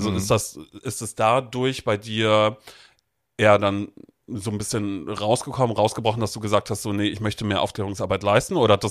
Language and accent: German; Brudersdorf, Germany; ich bin in Brudersdorf groß geworden, kleines Dorf